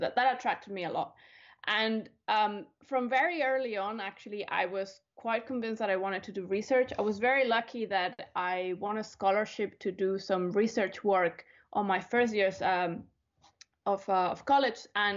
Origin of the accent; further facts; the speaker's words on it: Spain; moved away as an adult; now in United States; So I'm originally from Spain